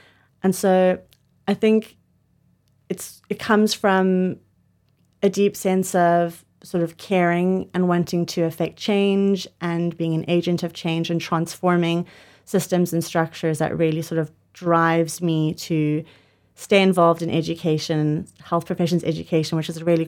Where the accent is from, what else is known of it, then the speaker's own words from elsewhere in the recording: South Africa; as you can hear, I'm from South Africa and I did all my studying at the University of Cape Town.